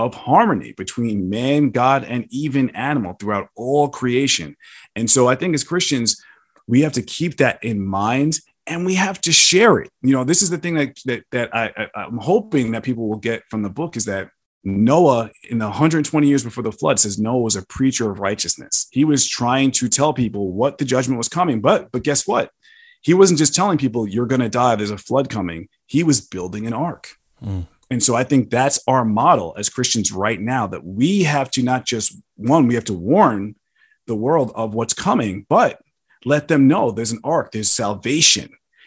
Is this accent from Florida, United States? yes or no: no; New York, United States; Yeah. Well, you know, I'm from New York, so I got to go with the New York.